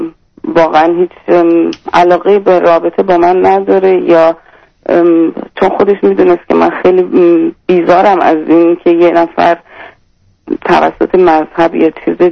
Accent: Iran; born there; من ایرانی هستم، تو ایران به دنیا آمدم،

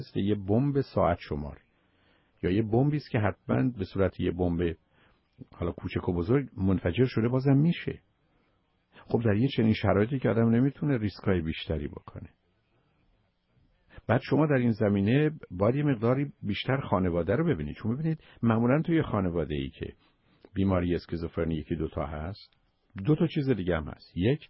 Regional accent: Iran; من شما به عنوان یه ایرانی، به عنوان کسی که در این زبان فارسی رو استفاده می‌کنیم،

